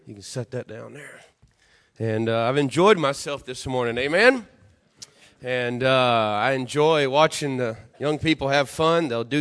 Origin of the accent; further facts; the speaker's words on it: United States; I'm from America, most of you are from here, Canada